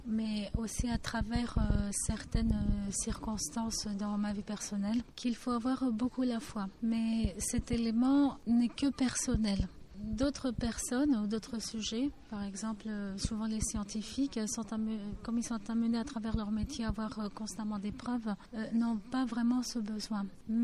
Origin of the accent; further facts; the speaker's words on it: Athens, Attica, Greece; born there; French is a second language; Je suis née à Athènes. Mes origines évidemment sont byzantines et de l'Asie mineure.